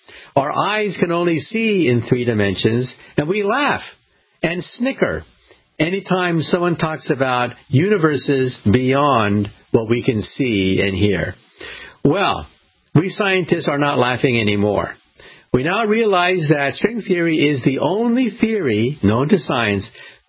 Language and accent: English; California, United States; when I was a little boy growing up outside of San Francisco.